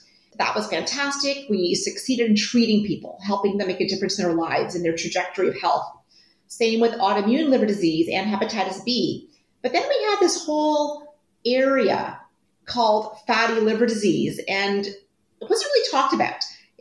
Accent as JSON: {"language": "English", "region": "Ontario", "country": "Canada", "tie": "born or raised there", "said": "I'm Canadian for your listeners, and I was born in small town Ontario, Canada. And I'm the eldest of three children."}